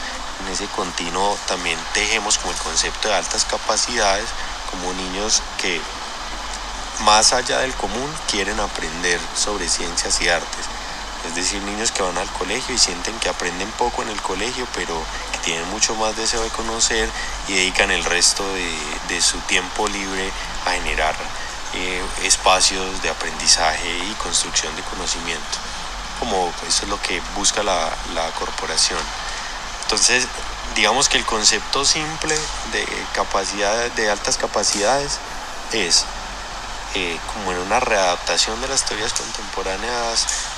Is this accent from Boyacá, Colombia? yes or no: no; Rionegro, Antioquia, Colombia; vengo del municipio de Río Negro, Antioquia.